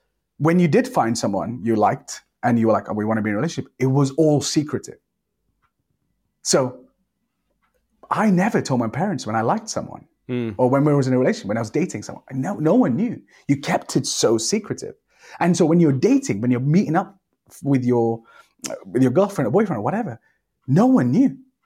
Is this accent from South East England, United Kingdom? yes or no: no; Liverpool, North West England, United Kingdom; Some of that has been massively shaped by growing up in Liverpool and like what I was exposed to, what I was around.